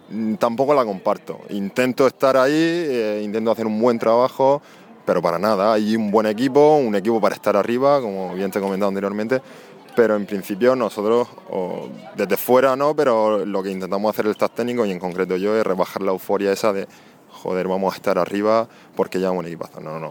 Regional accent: Ceutí, Region of Murcia, Spain; porque yo soy de Ceutí y allí jugaba un equipo de fútbol femenino

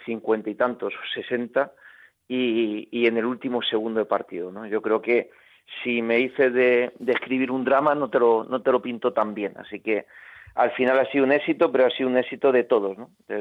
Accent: Alicante, Valencian Community, Spain; yo soy de Alicante, ¿no?

